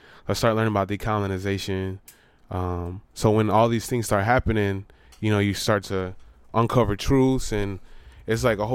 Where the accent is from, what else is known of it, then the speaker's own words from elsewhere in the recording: Detroit, Michigan, United States; I'm from the Southwest Detroit community, Turtle Clan.